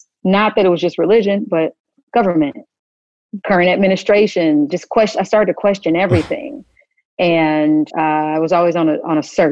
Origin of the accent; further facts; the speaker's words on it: Kansas, United States; He knew my world growing up in Kansas. And everyone always tried to push me to like The Wiz and they're like, oh, you're from Kansas and you're Black.